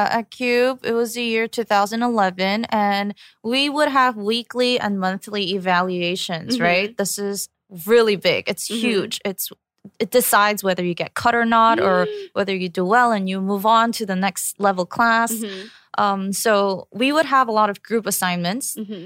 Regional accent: New York, United States; I came from New York, so I just used like CVS products and stuff.

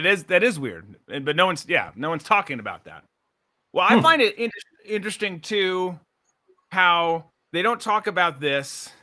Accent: Minnesota, United States; in the case of my home state of Minnesota, dismantling the police.

